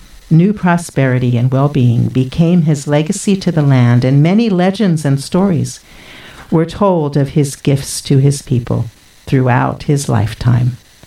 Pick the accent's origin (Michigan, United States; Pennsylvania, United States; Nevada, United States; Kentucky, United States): Pennsylvania, United States; Philadelphia; And I grew up in Philadelphia, of course, and my dad had a bookstore there.